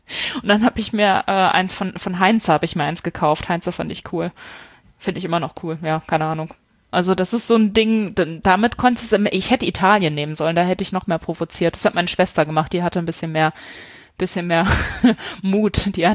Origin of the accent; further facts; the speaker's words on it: Hanover, Lower Saxony, Germany; also ich komme aus Hannover